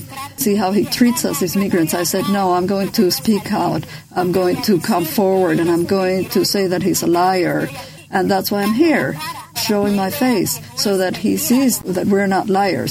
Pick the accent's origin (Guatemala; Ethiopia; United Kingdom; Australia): Guatemala; moved away as an adult; now in United States; I came in 1999 from Guatemala. I was with my parents there. I was 7 years old when my father got killed.